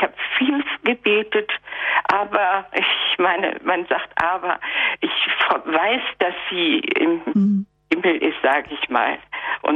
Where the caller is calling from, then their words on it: Bad Essen, Lower Saxony, Germany; ich komme aus Bad Essen